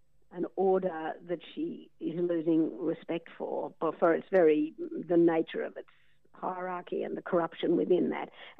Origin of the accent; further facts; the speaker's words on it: Tamworth, New South Wales, Australia; I grew up in Tamworth. I went to school there and came down to Sydney to university